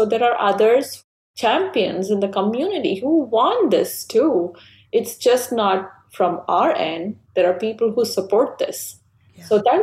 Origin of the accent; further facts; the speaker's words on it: India; English is a second language; I am from India, have no clue anything, nothing about hip hop.